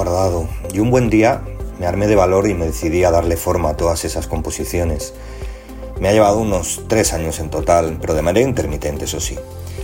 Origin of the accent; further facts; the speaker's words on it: Ponferrada, Castile and León, Spain; nací y vivo en Ponferrada